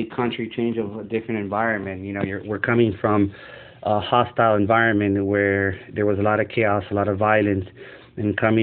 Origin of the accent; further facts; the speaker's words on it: Managua, Nicaragua; I was born in Managua, Nicaragua. As a child, I remember growing up through a torn country.